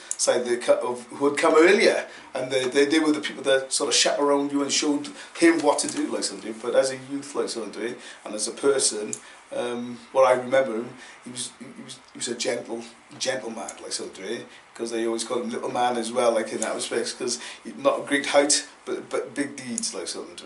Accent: Newport, Wales, United Kingdom; born there; I was born in Newport, South Wales.

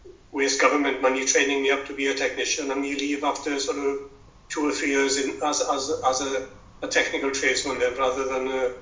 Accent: Wales, United Kingdom; But anyway, we made a welcome, as Welsh people do to strangers.

